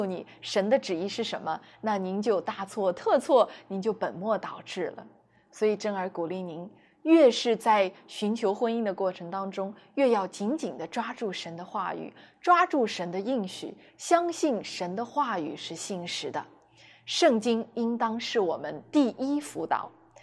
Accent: China; 那我们中国人呢，也有句老话说啊，三个臭皮匠顶得一个

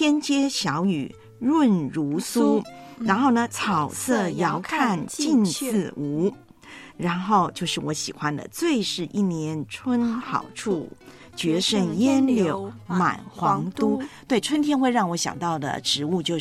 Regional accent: Taiwan; now in Hong Kong; 还有我的老家台湾啊

